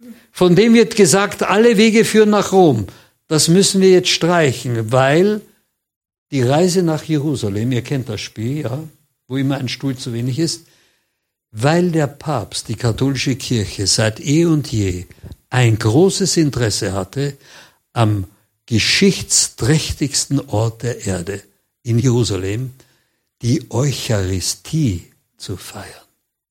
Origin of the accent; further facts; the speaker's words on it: Vienna, Austria; Ich bin Wiener, ich weiß, dass die Wiener so tapfer waren bei den Türkenkriegen damals